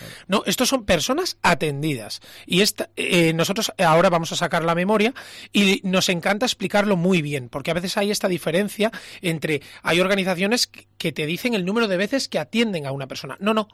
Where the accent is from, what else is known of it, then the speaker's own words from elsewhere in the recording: Cantabria, Spain; quiero recalcar que somos cántabros, que amamos esta tierra